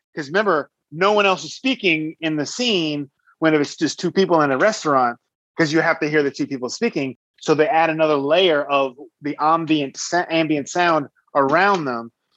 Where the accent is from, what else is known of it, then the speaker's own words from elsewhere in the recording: New York, United States; I'm from New York originally.